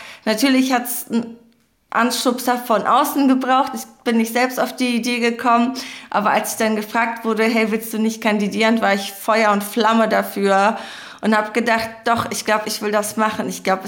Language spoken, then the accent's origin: German; Afghanistan; als Betroffene, als Afghanin, als jemand, die auch sehr nah an dem Einsatz gearbeitet habe